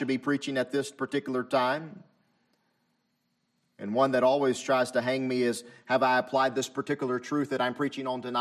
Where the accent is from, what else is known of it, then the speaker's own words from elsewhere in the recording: the South, United States; accent: southern; My southern accent is too thick.